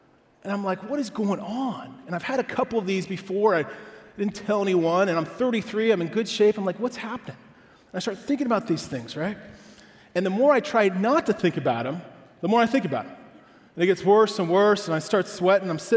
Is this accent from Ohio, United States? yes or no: yes; Ohio, United States; Especially, I'm from Ohio originally, so it wasn't as hard for me.